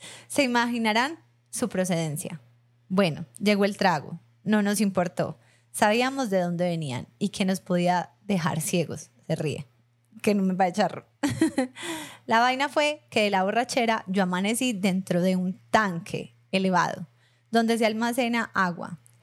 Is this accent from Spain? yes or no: no; Barranquilla, Atlántico, Colombia; now in Israel; Vivimos en Israel, somos de Barranquilla y ahora andamos pegados a ustedes. En Israel, señor.